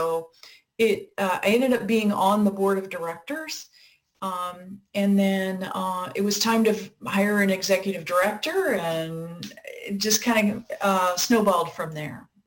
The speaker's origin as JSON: {"language": "English", "region": "Iowa", "country": "United States", "tie": "born there", "also_born_or_lived": "San Francisco", "moved": "as an adult", "said": "So I was born in Iowa, and then I moved west for college. And I lived in San Francisco for about 18 years"}